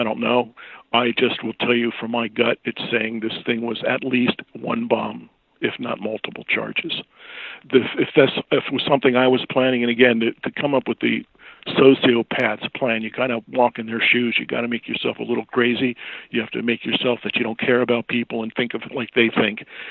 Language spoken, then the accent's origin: English; Green Brook, New Jersey, United States; because I grew up in New Jersey.